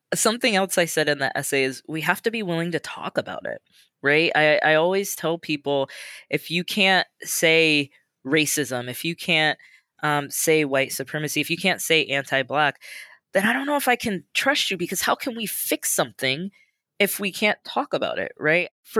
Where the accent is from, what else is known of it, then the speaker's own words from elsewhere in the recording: Omaha, Nebraska, United States; now in Los Angeles, United States; You know, when I think about my different experiences growing up in Omaha, going to law school at Stanford and living in the Bay for about 7 years, and then moving down to LA, where I've been since 2012, it's really different.